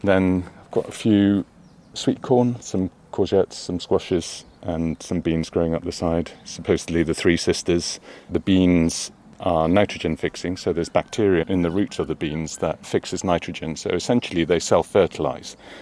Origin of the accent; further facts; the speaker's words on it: Iceland; So I'm from Iceland and we have colourful houses. My grandmother was from the Faroe Islands